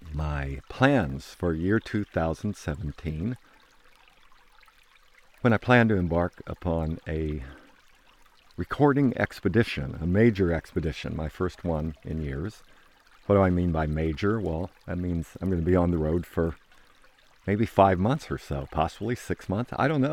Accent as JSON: {"language": "English", "region": "New York", "country": "United States", "tie": "born or raised there", "said": "I'm in Shindagan Hollow, not far from my hometown in the Finger Lakes region of upstate New York."}